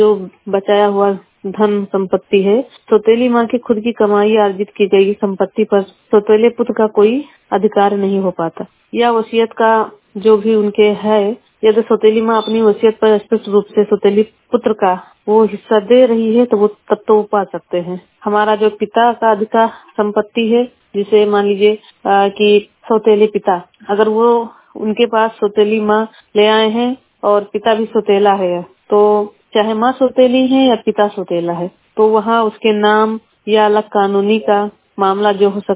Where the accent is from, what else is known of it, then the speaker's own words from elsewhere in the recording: Balrampur, Uttar Pradesh, India; और मैं हरियासपुरा बलरामपुर से हूँ।